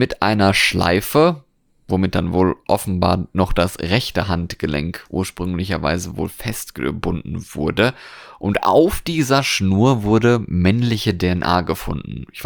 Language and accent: German; Bergen, Vestland, Norway; moved away; Ich habe jetzt hier wieder mal einen Fall aus meiner alten Heimat mitgenommen. Nicht aus Bergen direkt, aber aus Norwegen.